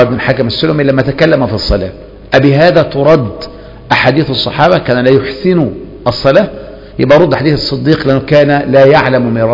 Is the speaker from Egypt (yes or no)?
yes; Egypt